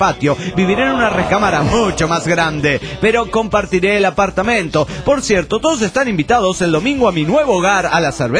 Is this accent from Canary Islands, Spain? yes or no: no; Catalonia, Spain; born there; yo nací en Cataluña